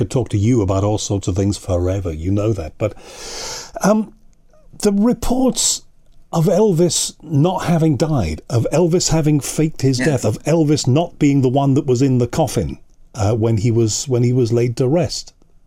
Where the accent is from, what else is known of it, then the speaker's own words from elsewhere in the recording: Liverpool, North West England, United Kingdom; I'm a Scouser.